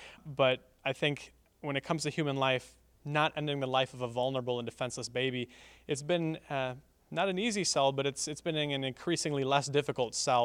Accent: Madison, Wisconsin, United States; Well, I come from Madison, Wisconsin, which I think has got to be one of the most abortion-friendly communities in the United States of America.

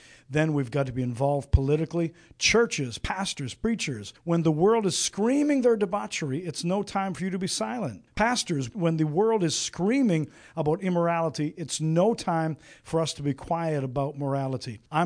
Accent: Canada; now in United States; I am an American citizen by choice, not by birth. I was born and raised in Canada, came to America the legal way, the expensive way, through lawyers and fees and thousands of dollars, and eventually got a green card and became a citizen

